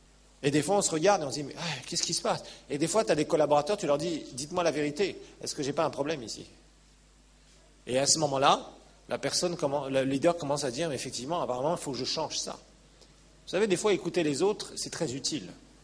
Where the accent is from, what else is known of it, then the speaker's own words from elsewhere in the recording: France; j'ai été élevé en France